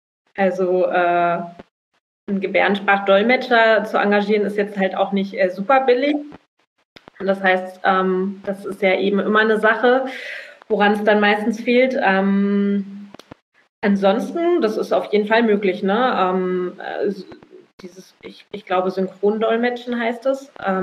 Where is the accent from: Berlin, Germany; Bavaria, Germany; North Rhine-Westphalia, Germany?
Berlin, Germany; now in Rügen, Germany; Genau, bin vor 3,5 Jahren da fest hingezogen. Ich komme ursprünglich auch eigentlich aus Berlin.